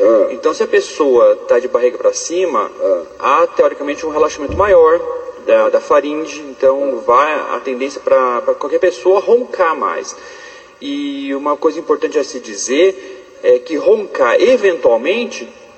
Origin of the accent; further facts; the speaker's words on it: Arapongas, Paraná, Brazil; De Arapongas, hein?